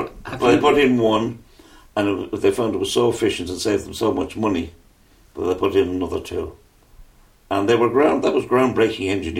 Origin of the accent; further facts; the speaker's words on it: Dublin, Leinster, Ireland; Well, I grew up in Dublin, and as far as I was concerned, it was there when you went on the number 12 bus